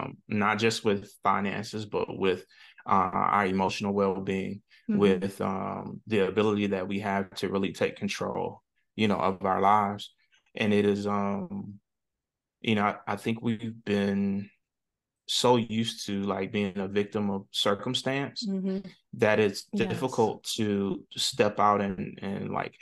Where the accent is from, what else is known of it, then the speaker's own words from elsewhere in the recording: Alabama, United States; now in Atlanta, United States; we grew up in the Jim Crow South. Yeah, so, you know, her attitude about her child is always one of protection. Yeah. So she never wanted me to take a lot of risks. She didn't want me to leave Alabama and move to Atlanta